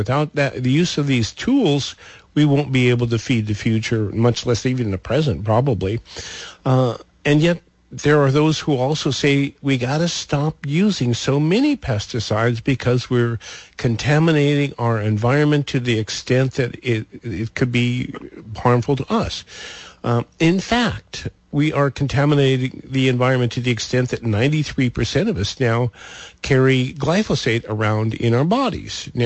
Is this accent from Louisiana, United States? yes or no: no; Montana, United States; I know exactly what you're talking about because I come from Montana, and those high-latitude mountain berries are truly yummy.